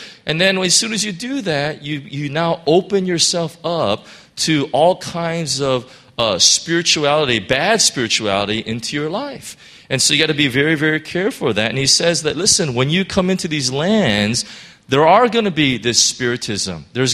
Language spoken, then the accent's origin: English; Chicago, Illinois, United States; Our family used to have a crab tree when we grew up in Chicago.